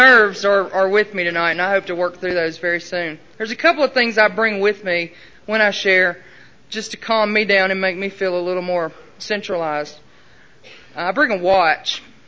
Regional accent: Southern United States, United States; I'm from the South, deep South. And we tend to know a thing or two about hospitality.

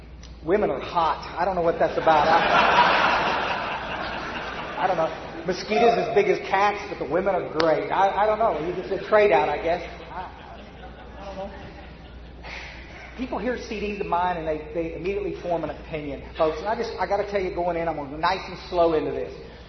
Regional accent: Texas, United States; I mean, hell, I came all the way from Texas. And some of you will be glad I'm going back in a few hours.

